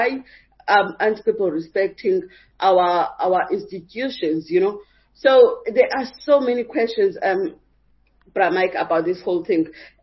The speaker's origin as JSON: {"language": "English", "country": "South Africa", "said": "You know, you ask yourself, as a South African, I can't just go to Waterkloof Air Base."}